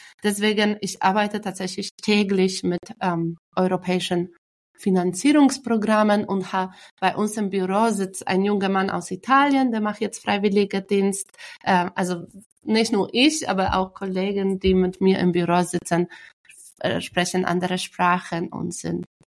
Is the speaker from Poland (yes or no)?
yes; Poland; German is a second language; moved away as an adult; now in Germany; ich bin in Polen geboren und aufgewachsen